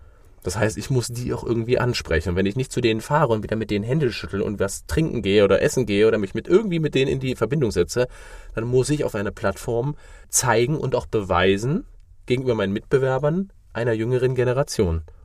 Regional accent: China; now in Germany; Ich bin jetzt aus China und möchte hier in Deutschland mein Business aufbauen.

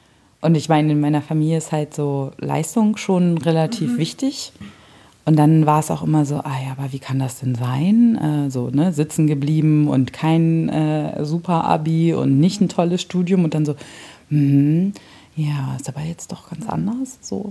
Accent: Hanover, Lower Saxony, Germany; Und da meinte ich, naja, so Hannover. Und dann hat sie immer genauer nachgefragt, bis ich ihr irgendwann meinen Geburtsort quasi genannt habe.

